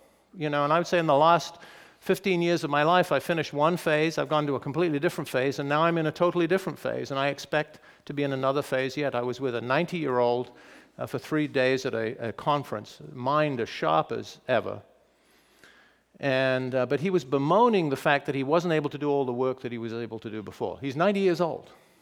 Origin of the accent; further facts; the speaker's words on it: England, United Kingdom; I remember in my own life when I was in my early 30s, I guess, as a young man growing up in England, every Saturday was the family worked in the garden.